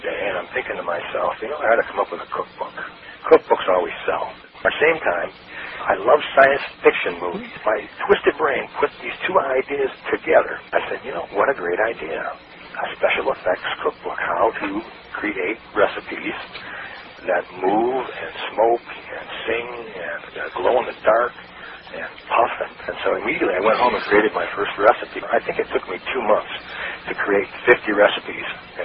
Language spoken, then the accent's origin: English; Chardon, Ohio, United States; I grew up in a little place called Chardon, Ohio. That's right outside of Cleveland.